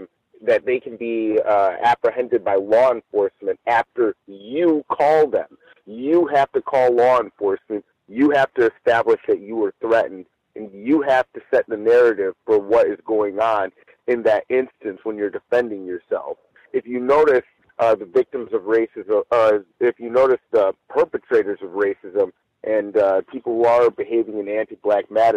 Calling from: Pomona, California, United States; I'm reporting from Pomona, California.

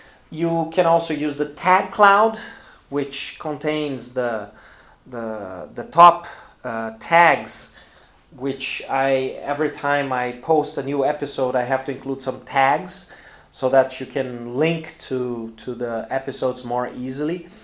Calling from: Porto Alegre, Rio Grande do Sul, Brazil; English is a second language

